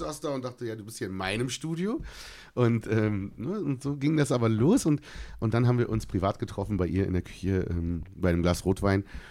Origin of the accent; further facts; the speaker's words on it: Berlin, Germany; gerade als Berliner kennt man natürlich diese Stadthymne.